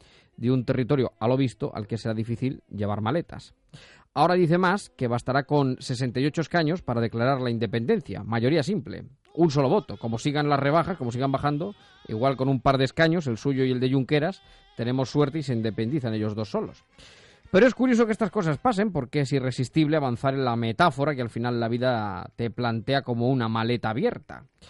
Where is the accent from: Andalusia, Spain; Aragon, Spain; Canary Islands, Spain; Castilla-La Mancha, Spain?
Castilla-La Mancha, Spain; para los que somos de aquí, de La Mancha, este relato es maravilloso.